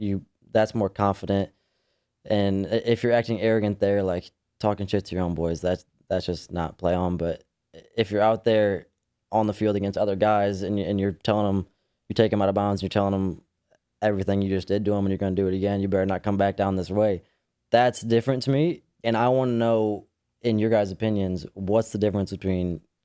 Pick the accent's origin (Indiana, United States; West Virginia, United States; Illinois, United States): Indiana, United States; so I'm from Indiana, and it is like a powerhouse of rugby.